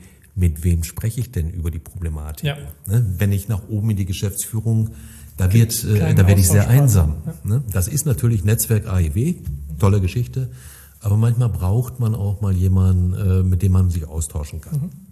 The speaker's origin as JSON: {"language": "German", "region": "North Rhine-Westphalia", "country": "Germany", "said": "wir haben keine Berge und wir haben keine Seen, aber auch landschaftlich ist das hier eine verdammt attraktive Ecke und das dürften wir uns als Münsterländer öfter mal vor Augen führen."}